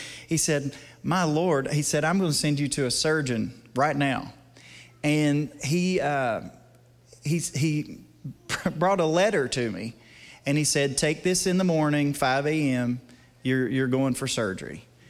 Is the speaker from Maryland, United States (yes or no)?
no; Tennessee, United States; I'm from East Tennessee, I have no idea what that is